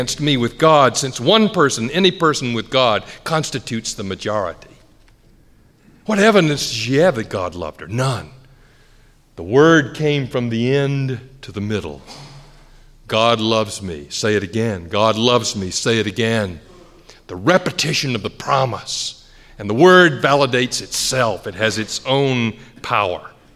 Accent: Atlanta, Georgia, United States; It used to be that the Ku Klux Klan would march down Auburn Avenue in my hometown of Atlanta.

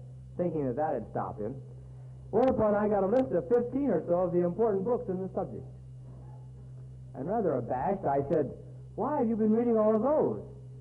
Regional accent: Des Moines, Iowa, United States; now in New York City, United States; The discovery of East Harlem was a shock for someone who had been born and bred in Des Moines, Iowa.

